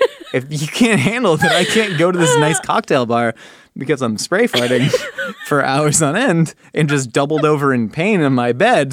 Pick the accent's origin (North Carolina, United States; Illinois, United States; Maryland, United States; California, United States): California, United States; growing up in California, the pizza was not good enough to not have ranch dressing